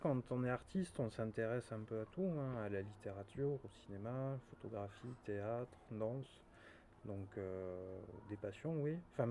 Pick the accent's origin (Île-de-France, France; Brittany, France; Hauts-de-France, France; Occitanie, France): Occitanie, France; Montpellier; je viens de Montpellier où j'ai fait les Beaux-Arts de 2009 jusqu'en 2014.